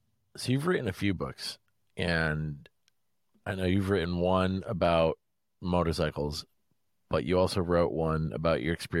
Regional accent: Connecticut, United States; Sorry, I'm from

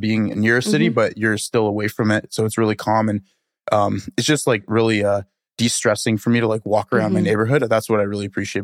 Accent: Ontario, Canada; You know, we came from Ontario and then moved into the East Coast of Canada, and it was in the middle of winter.

